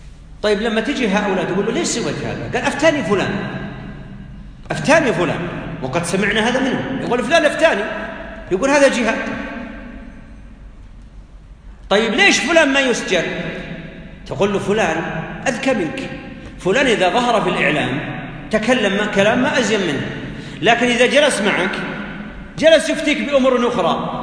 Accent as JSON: {"language": "Arabic", "country": "Saudi Arabia"}